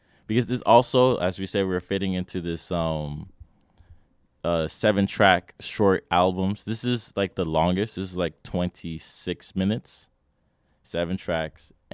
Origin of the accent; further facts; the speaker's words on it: Queens, New York, United States; Because I'm from Queens.